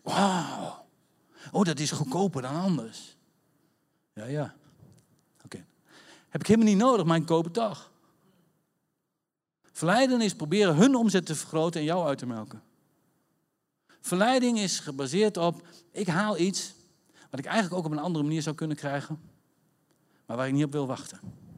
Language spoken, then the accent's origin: Dutch; Netherlands; Jo, ik schaam me rot voor mij als Nederlander over wat wij op het web uitkramen over onze leiders.